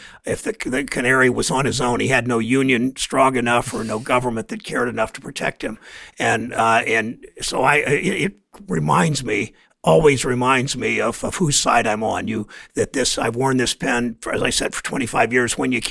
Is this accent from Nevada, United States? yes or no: no; Mansfield, Ohio, United States; a bad trade agreement that costs jobs in my hometown of Mansfield or Springfield or Akron